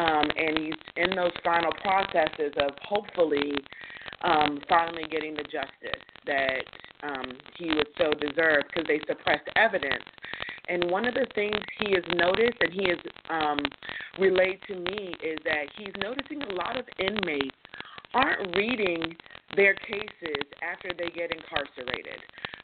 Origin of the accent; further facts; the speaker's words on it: Tampa, Florida, United States; I'm from Tampa.